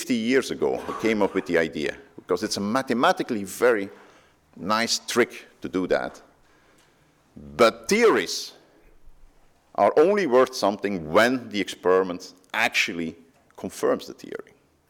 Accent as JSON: {"language": "English", "country": "Belgium", "second_language": "English", "said": "I'm from Belgium, but I work at CERN"}